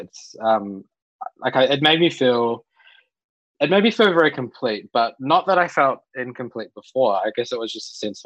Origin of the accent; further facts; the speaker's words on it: Bluff, Southland, New Zealand; I always tell people I'm from Awarua. I go, where the hell is that? It's Bluff.